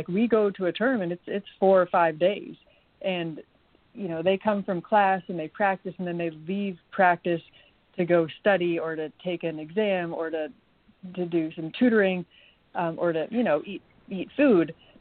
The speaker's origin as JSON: {"language": "English", "country": "Canada", "tie": "born or raised there", "said": "growing up in Canada"}